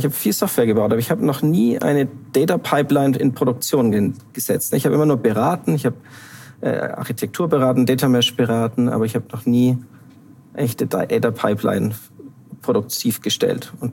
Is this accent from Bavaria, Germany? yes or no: yes; Bavaria, Germany; Ich komme aus Mittelfranken, habe dann in Oberfranken studiert und bin jetzt mit Frau und Familie in Unterfranken.